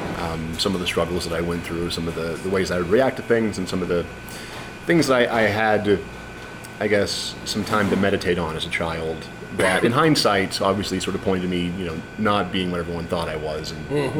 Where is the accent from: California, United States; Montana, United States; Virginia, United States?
Montana, United States; I'm from Montana. And I know I'm the first Montanan a lot of you are seeing right now.